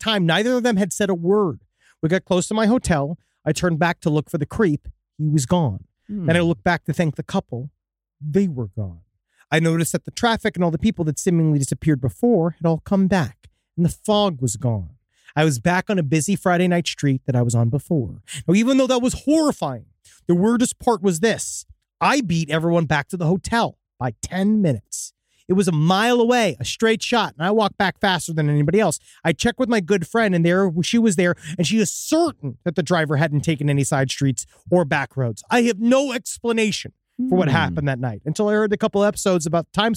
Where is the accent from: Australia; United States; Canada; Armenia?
Australia; I'm from Australia.